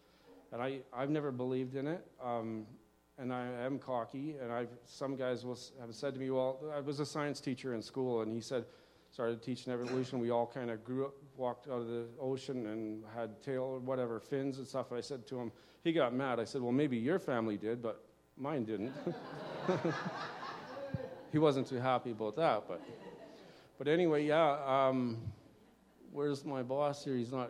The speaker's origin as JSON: {"language": "English", "town": "Chauvin", "region": "Alberta", "country": "Canada", "tie": "born or raised there", "said": "when I grew up in Chauvin, Alberta"}